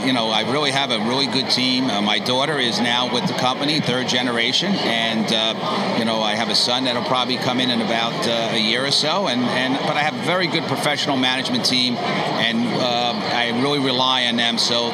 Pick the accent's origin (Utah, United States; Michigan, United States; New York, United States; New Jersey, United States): New York, United States; Mount Vernon; born there; so my roots really go back to Mount Vernon. He was born in Mount Vernon. I was born in Mount Vernon